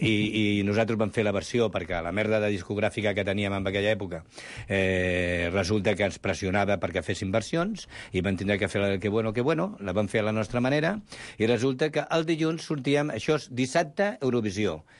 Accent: Catalonia, Spain; El que som catalans està claríssim

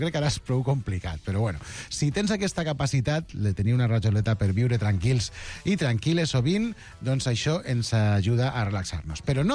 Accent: Castelló de la Plana, Valencian Community, Spain; No, jo sóc de Castelló.

